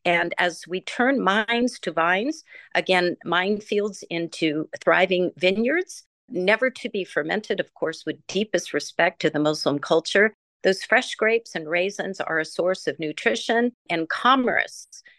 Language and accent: English; California, United States; it was a defining moment for me as a Californian